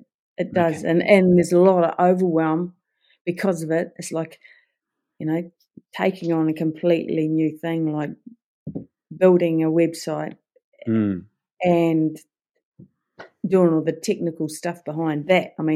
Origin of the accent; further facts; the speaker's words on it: New Zealand; I'm a Kiwi.